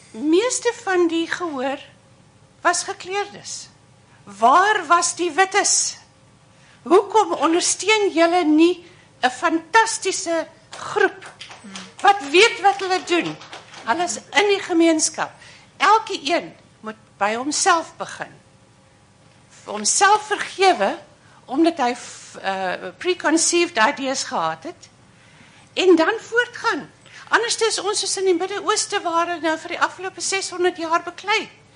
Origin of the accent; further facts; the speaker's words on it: United States; now in Stellenbosch, South Africa; Ja. Ek is 'n Amerikaner en ek bly nou hierso.